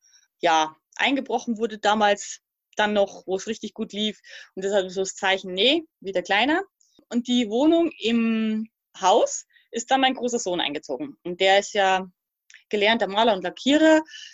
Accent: Thuringia, Germany; moved away as an adult; also born or lived in Bavaria; now in Portugal; seit Oktober 2019 jetzt hier in Portugal. Also ich komme ursprünglich aus der DDR.

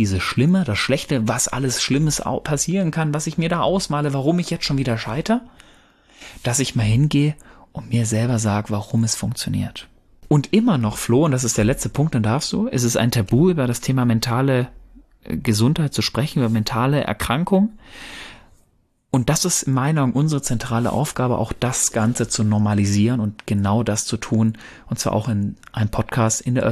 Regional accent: North Rhine-Westphalia, Germany

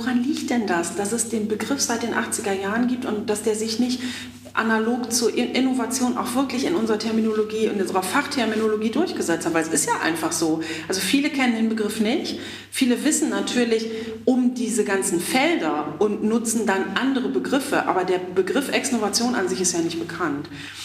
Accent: Germany; ich komme ja aus Deutschland

